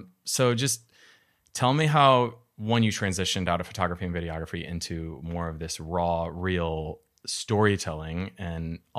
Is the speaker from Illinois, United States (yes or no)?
yes; Illinois, United States; now in Los Angeles, United States; LA's made me soft too. I grew up in Illinois, and now all of a sudden, like, when it gets below 60, I'm like, oh, this is chilly.